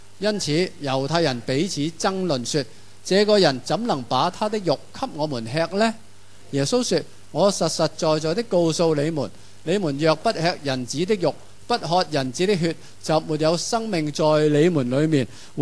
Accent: Hong Kong; 即系我哋香港人就乜都食嘅

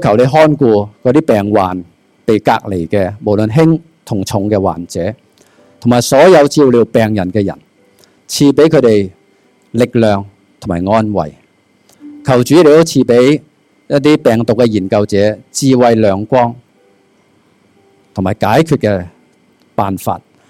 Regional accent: Hong Kong; 其实尼希米同我哋差唔多，好似我哋香港人咁样

